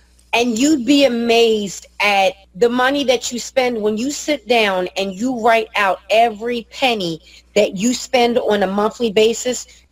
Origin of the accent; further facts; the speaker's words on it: New Jersey, United States; I know for me, I'm in the tri-state area, Philadelphia, New Jersey, and Delaware, and I'm originally from New Jersey.